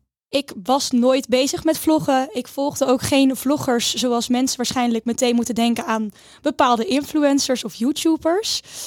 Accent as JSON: {"language": "Dutch", "town": "Hendrik-Ido-Ambacht", "region": "South Holland", "country": "Netherlands", "tie": "born or raised there", "also_born_or_lived": "Zwijndrecht", "lives_now": "Rotterdam, Netherlands", "said": "27 jaar. Een Rotterdamse ondernemer. Maar officieel geboren in Zwijndrecht. Opgegroeid in Hendrik Ido Ambacht. Ik woon nu al 8 jaar in het centrum van Rotterdam."}